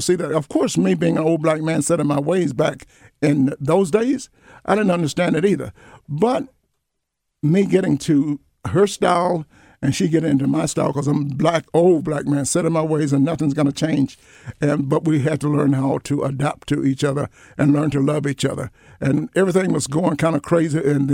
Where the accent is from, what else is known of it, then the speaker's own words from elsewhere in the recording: Atlanta, Georgia, United States; and raised in Atlanta. So back in the day when I was born, it was segregated.